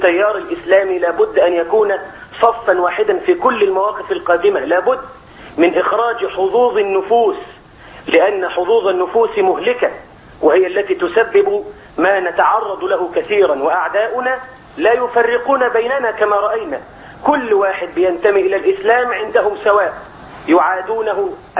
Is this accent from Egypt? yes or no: yes; Faiyum, Faiyum Governorate, Egypt; يعني أنا أتحدث عن بلدي الفيوم، الناس يحبون